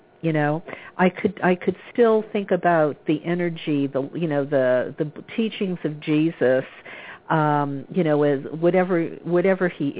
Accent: Bible Belt, United States; I grew up a Catholic in the Bible Belt, and I was fortunate that my family wasn't real religious.

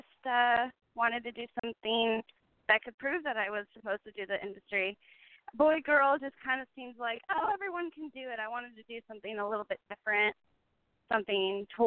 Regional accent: Mesa, Arizona, United States; also born or lived in Scottsdale; Yes, I was born in Scottsdale and then raised in Mesa, but I moved back to Scottsdale in November.

